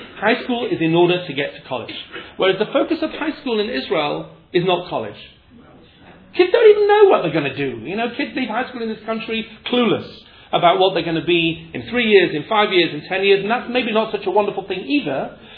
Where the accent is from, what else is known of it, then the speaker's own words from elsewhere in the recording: England, United Kingdom; you listen to the radio as an English person, it really hits me.